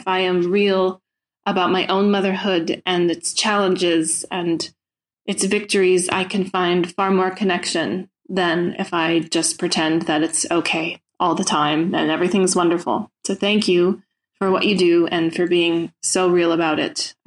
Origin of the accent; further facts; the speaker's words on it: United States; now in Brussels, Belgium; I'm sending this message from Belgium, Brussels, but I am an American with 2 kids and a husband.